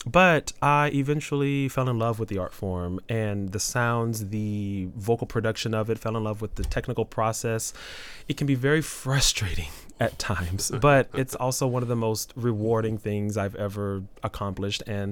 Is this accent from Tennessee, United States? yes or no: no; Marshall, Texas, United States; So, yeah, I am from Marshall, Texas. That's my hometown.